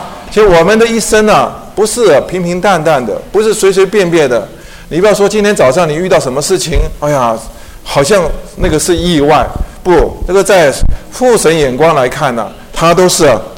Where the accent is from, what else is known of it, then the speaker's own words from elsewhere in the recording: Taiwan; 他们呢，啊，毯子啊比我们台湾人啊用的多，因为台湾气候潮湿啊，大家用毯子机会不多。